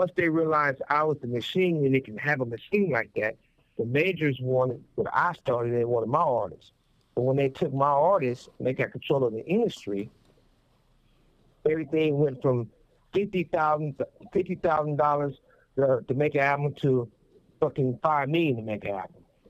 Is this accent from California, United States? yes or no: yes; Compton, California, United States; also born or lived in Las Vegas; You know, I often say that I was raised in Compton, and I was made in Vegas at UNLV.